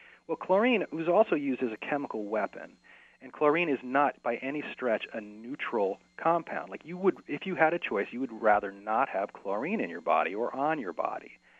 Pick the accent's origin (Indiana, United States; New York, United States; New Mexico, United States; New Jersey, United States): New York, United States; New York City; For example, I grew up in New York. New York City, you might think New York City couldn't possibly have clean water.